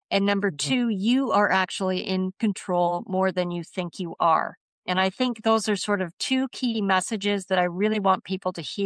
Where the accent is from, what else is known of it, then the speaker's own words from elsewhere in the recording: Canada; But I'm the Canadian medical thriller.